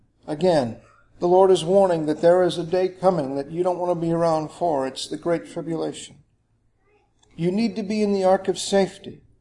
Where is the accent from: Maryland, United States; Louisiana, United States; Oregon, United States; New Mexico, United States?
Louisiana, United States; New Orleans; Where are you from? I'm from floody New Orleans.